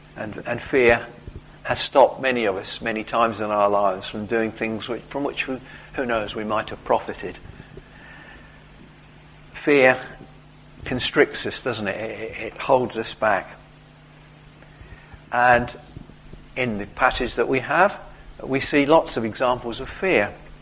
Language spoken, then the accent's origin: English; England, United Kingdom; We know what that's like. We're English.